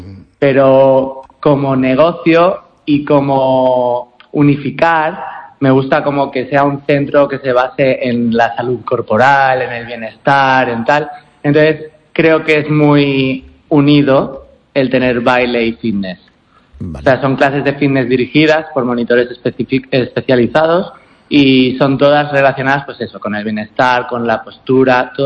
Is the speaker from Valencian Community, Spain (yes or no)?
yes; Valencian Community, Spain; Soy valenciano.